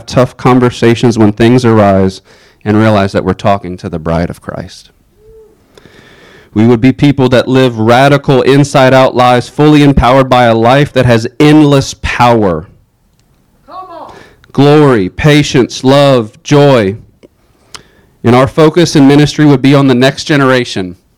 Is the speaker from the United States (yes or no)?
yes; Shenandoah, United States; I grew up in Shenandoah.